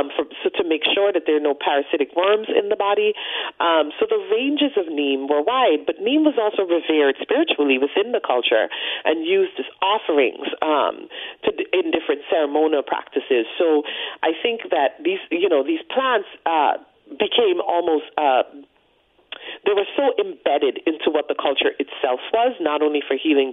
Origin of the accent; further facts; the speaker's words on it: Guyana; Growing up in Guyana, because in the village where I grew up, indentured servants from India came, and indentured servants from China came. So my grandparents are Chinese, and my mom's side, they're Chinese and African.